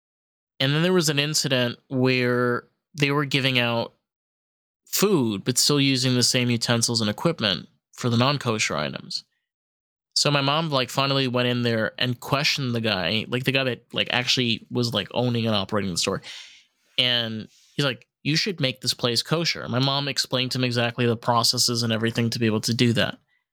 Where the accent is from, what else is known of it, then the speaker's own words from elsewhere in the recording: Suffern, New York, United States; And I grew up in Suffern, Viola.